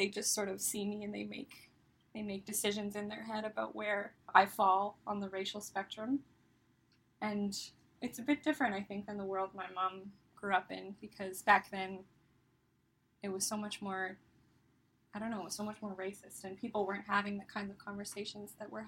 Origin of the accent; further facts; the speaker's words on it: Canada; born there; I'm 21 years old. I'm a Canadian-born Canadian citizen.